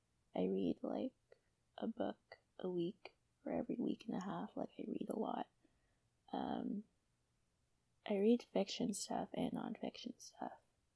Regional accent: Canada; Where am I from? I'm from Canada.

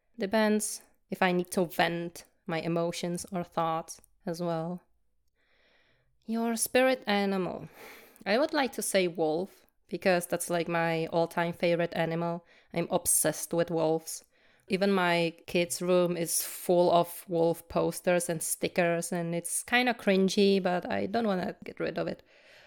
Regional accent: Czechia; English is a second language; So I'm from Czechia, or formerly known as the Czech Republic. That's a small Slavic country in Central Europe, between Poland, Germany, Austria, and Slovakia.

